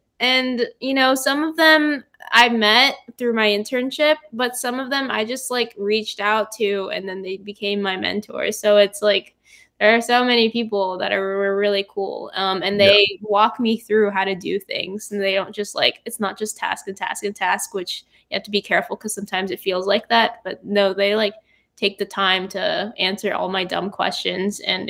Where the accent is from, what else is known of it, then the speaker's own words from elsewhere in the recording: United States; I'm a Filipino American and I have met other Filipino strategists too.